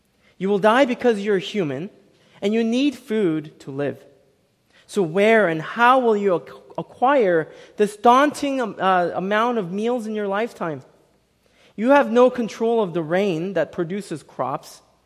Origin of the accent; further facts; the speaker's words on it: South Korea; When I was growing up in South Korea, our main staple was rice.